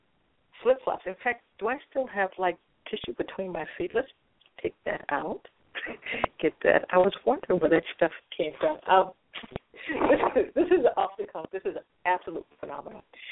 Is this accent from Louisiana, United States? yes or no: no; Illinois, United States; now in Pleasant Hill, United States; I'm actually from the Midwest, Illinois, and if you're from Illinois, the Midwest, you know that the lands are like flat.